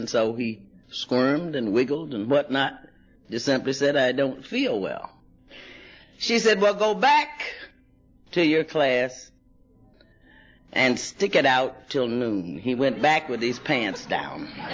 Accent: Ohio, United States; And, I'm from Ohio. That's Buckeye State.

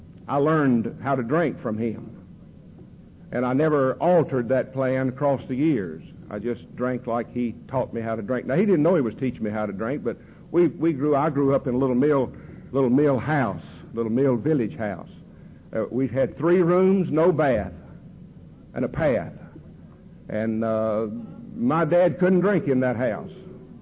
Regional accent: Kannapolis, North Carolina, United States; I grew up in Kannapolis, North Carolina, where I'm now living. My daddy worked in textiles.

